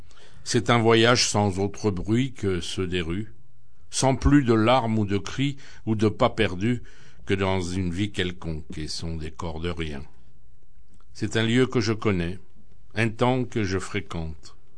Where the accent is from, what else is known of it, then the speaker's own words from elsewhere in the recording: Paris, Île-de-France, France; moi je suis né à Paris, j'ai vécu à Paris jusqu'à 11 ans, donc j'ai des souvenirs d'enfance.